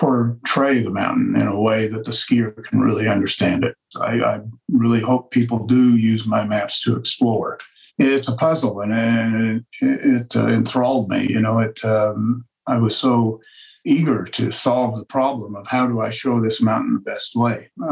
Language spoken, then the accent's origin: English; Colorado, United States; I grew up in Western Colorado, and I've been doing this since I was probably 10 years old.